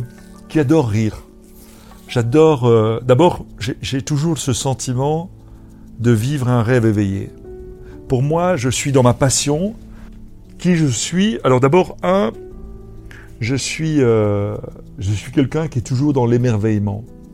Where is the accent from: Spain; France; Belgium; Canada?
Belgium; Quand tu vois aujourd'hui un sujet qui nous concerne tous, parce qu'on est belge, les microbrasseries.